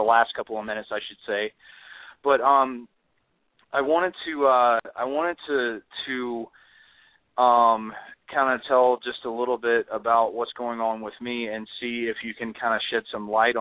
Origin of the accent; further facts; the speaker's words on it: Tennessee, United States; I'm from Tennessee.